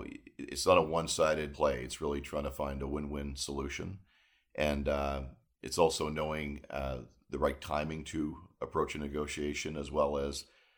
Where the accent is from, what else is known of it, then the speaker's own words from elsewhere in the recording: Toronto, Ontario, Canada; I was born in Canada and grew up in Toronto.